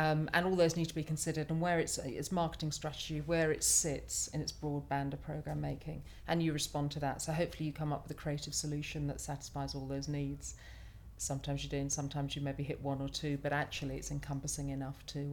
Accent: England, United Kingdom; first language German; English is a second language; also born or lived in London; And although I was born in England, I didn't speak English until I was four.

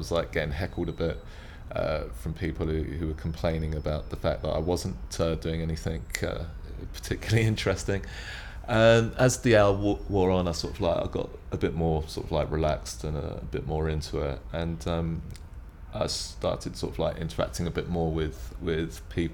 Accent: London, United Kingdom; I'm 40 years old, and I come from London.

